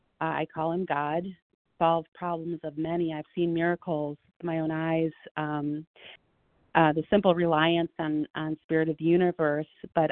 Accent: Ohio, United States; I'm from Ohio, compulsive eater on the recovery bus.

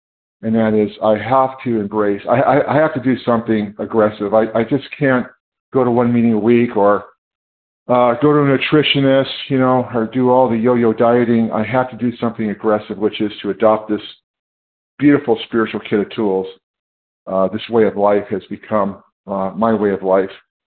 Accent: California, United States; I am from California.

